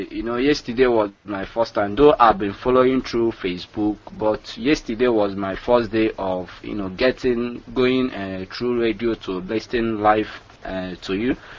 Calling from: Enugu State, Nigeria; I'm calling from Nigeria.

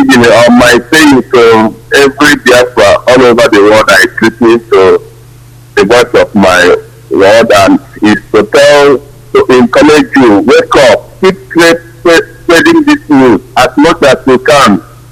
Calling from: Sweden; I'm calling from Sweden

